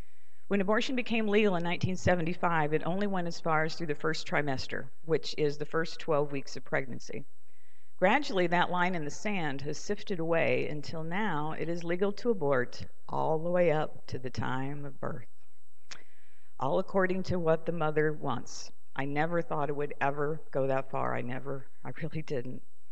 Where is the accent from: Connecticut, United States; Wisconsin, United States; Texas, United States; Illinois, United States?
Illinois, United States; Astoria; I grew up here in Astoria a long time ago